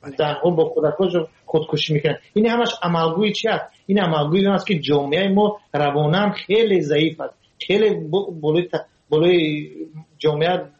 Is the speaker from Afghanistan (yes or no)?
no; Tajikistan; now in Russia; تاجیکستانی و تاجیک از که از تاجیکستان اومدیم روسیه